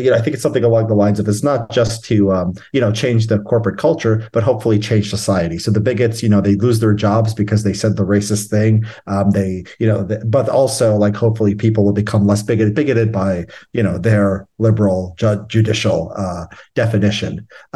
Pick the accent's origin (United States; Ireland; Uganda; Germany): United States; Chicago, Illinois; born there; Yes, I was born right outside Chicago.